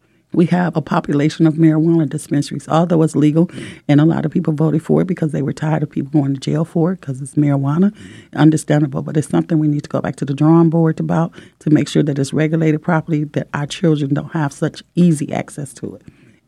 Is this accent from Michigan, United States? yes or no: yes; Detroit, Michigan, United States; I'm from Detroit